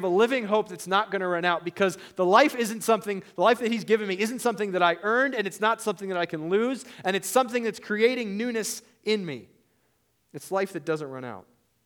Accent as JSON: {"language": "English", "country": "Mexico", "tie": "born or raised there", "said": "There's a guy that I knew growing up in Mexico, who was in a church that we were part of."}